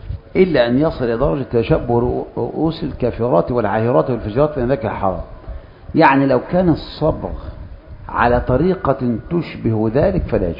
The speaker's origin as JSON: {"language": "Arabic", "country": "Egypt", "said": "معروفة عندنا في مصر"}